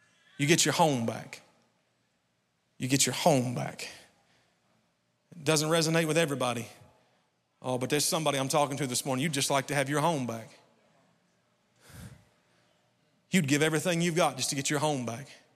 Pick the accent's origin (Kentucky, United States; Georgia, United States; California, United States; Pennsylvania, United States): Kentucky, United States; Krillsboro; And I grew up in Krillsboro. I love Krillsboro. It's my favorite place on earth. There is no place that I would rather be at any time than Krillsboro, Kentucky.